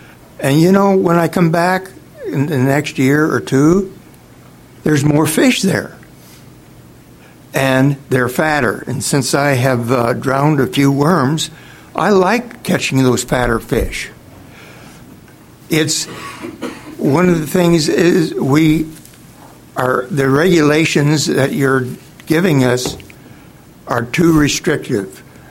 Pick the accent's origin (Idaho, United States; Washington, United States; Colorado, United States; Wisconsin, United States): Washington, United States; Bremerton; Commissioners … I'm from Bremerton, Washington.